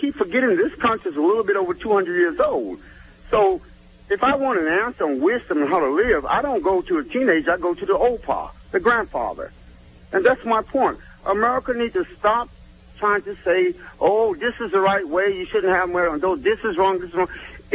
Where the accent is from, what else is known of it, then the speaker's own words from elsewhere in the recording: United States; moved away as an adult; also born or lived in Netherlands; now in Germany; Now, I'm American, number one. I live in Germany for 20 years, and I lived in Holland for 2 years.